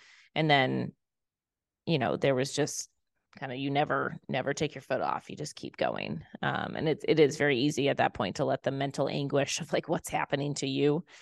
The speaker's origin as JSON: {"language": "English", "region": "Midwest", "country": "United States", "said": "You know, we're from the Midwest. Steak and Shake is, you know, a thing out here"}